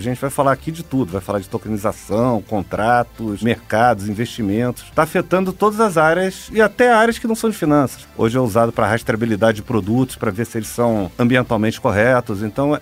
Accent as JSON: {"language": "Portuguese", "region": "Rio de Janeiro", "country": "Brazil", "said": "Eu sou carioca, rubro-negro."}